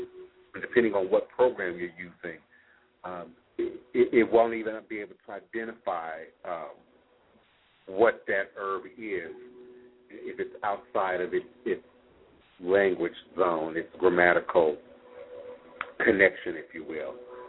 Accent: Maryland, United States; I, as a child growing up in Maryland, right outside of D.C., not too far, if you will, from Pennsylvania Avenue

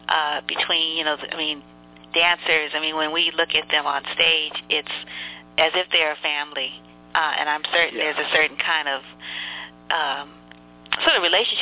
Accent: San Francisco, California, United States; I grew up in San Francisco, so it's just lovely seeing all those spots

